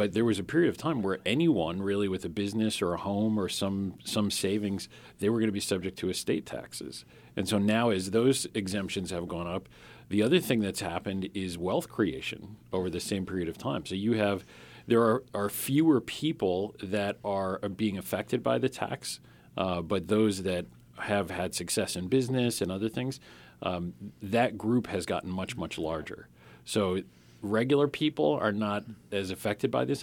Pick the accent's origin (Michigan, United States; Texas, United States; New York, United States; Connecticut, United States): Connecticut, United States; I feel like it was destiny. I grew up in Connecticut.